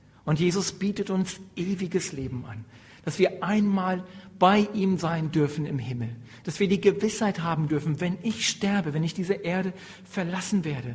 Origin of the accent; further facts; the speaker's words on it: Lachendorf, Lower Saxony, Germany; Ich bin selbst aus Lachendorf in der Nähe von Celle.